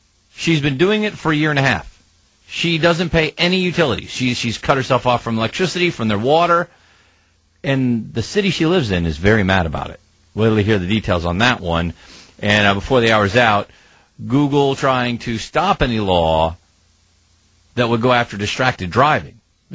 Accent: United States; As an American, yes. Yes, because we are Americans and we need to take care of ourselves.

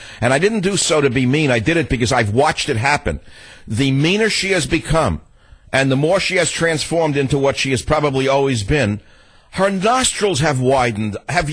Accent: San Francisco, California, United States; Mike on KSFO in my hometown of San Francisco, thanks for calling.

